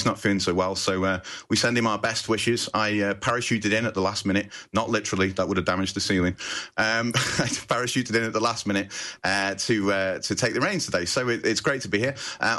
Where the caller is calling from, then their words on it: Liverpool, North West England, United Kingdom; I'm calling in from Liverpool in the UK, in the northwest of the UK.